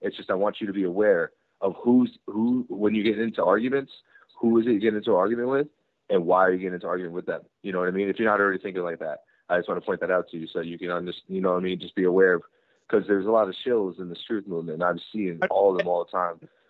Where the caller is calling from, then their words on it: New York, United States; New York is where I reign.